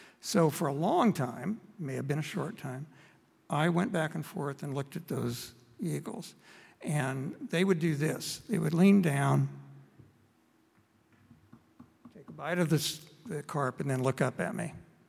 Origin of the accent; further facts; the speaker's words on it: Kansas, United States; Now, I grew up in Kansas.